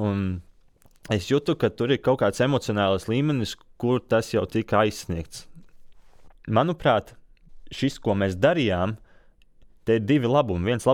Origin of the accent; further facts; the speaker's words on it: Alūksne, Alūksne Municipality, Latvia; esmu no Alūksnes. Tur esmu dzimis, šobrīd arī tur dzīvoju, man tur ļoti patīk.